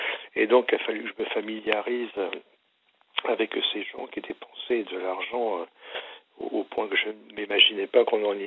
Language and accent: French; Centre-Val de Loire, France; Je suis remonté, tant bien que mal, dans ma région d'origine, qui est la Touraine